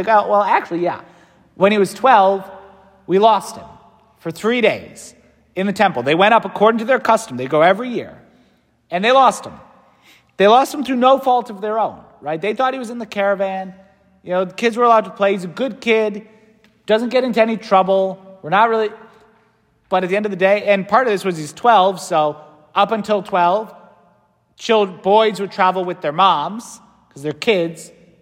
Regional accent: Waterbury, Connecticut, United States; my second assignment was back in my hometown of Waterbury.

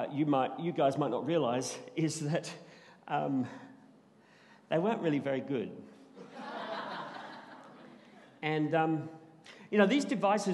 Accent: England, United Kingdom; growing up in England in the 60s

